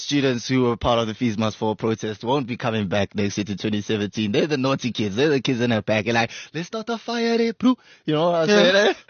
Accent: Empangeni, KwaZulu-Natal, South Africa; So for me, it's a much more distant land, Empangeni. It's a rural village

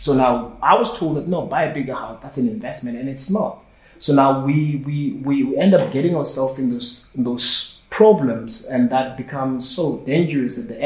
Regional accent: South Africa; the challenge of being a South African, that there's a certain standard, that you need to maintain.

